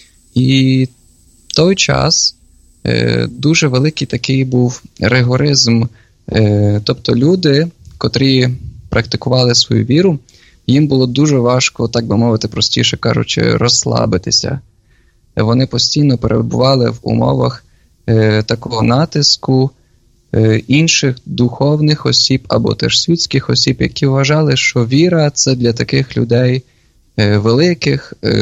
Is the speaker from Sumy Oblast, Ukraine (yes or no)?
no; Dunaivtsi, Khmelnytskyi Oblast, Ukraine; born there; Я сам народився в місті Дунаївці, Хмельницької області, і 2 роки тому був висвячений на священника. Працюю зараз у місті Бар